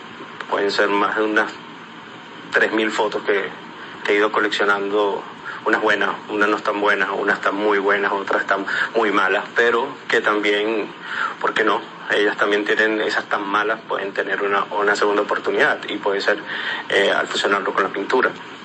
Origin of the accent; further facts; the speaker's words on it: Venezuela; moved away; todo lo que estaba experimentando desde que salí de Venezuela, todo el proceso que uno vive como migrante